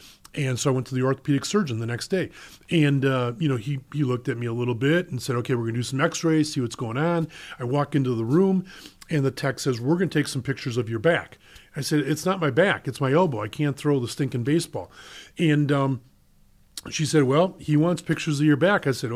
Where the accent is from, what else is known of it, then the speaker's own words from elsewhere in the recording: Brookfield, Wisconsin, United States; So I grew up in Brookfield, so I am Milwaukee through and through. Packers, Bucks, Badgers, Brewers, the whole nine yards.